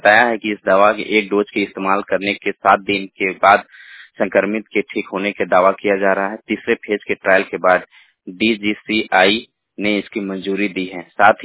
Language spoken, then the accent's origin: Hindi; Ranchi, Jharkhand, India; मैं रांची से हूँ